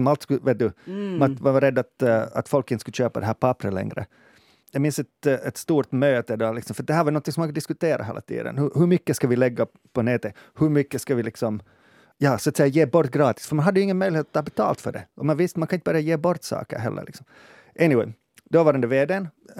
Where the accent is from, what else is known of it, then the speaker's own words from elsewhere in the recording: Ostrobothnia, Finland; när jag växte upp i Österbotten som tonåring